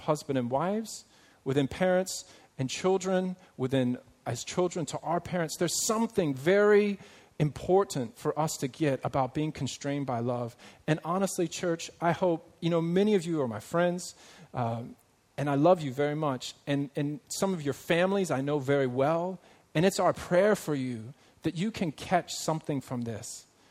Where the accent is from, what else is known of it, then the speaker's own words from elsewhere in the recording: United States; now in Hong Kong; And in my life growing up, I'm from America originally, and I grew up, and we use a broom to sweep our floors.